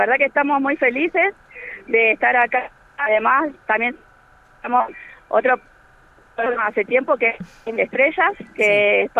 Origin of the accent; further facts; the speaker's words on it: Argentina; como argentinos